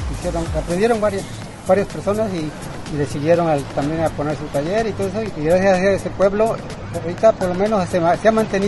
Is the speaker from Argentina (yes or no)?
no; Monteblanco, Veracruz, Mexico; De Monteblanco, Veracruz.